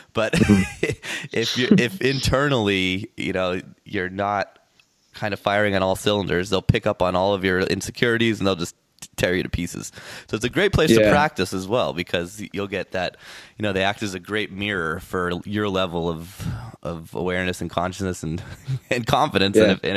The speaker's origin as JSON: {"language": "English", "town": "Huntington Beach", "region": "California", "country": "United States", "tie": "born or raised there", "said": "No way. Yeah, I actually grew up in Huntington."}